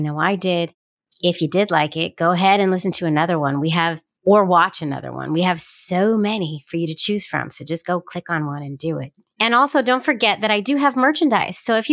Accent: West Coast, United States; I've actually never been to Oregon, and it's one of the places I want to go. I'm from the West Coast, so.

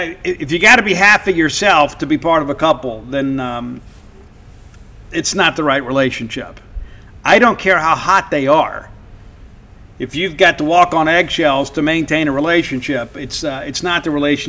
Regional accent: Mississippi, United States; but I am from South Mississippi, and we do not tolerate disrespect.

